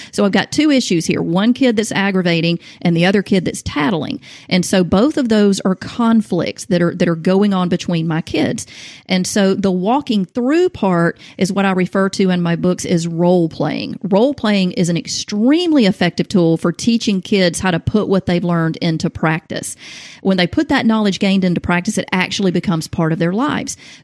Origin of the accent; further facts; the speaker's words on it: the South, United States; Now, obviously I'm from the South, so my kids said ma'am and sir.